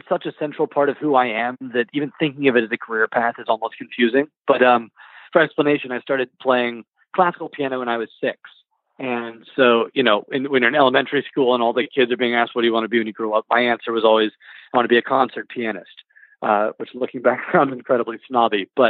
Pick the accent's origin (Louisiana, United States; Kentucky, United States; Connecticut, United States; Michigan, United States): Kentucky, United States; Louisville; Yeah, I'm from Louisville.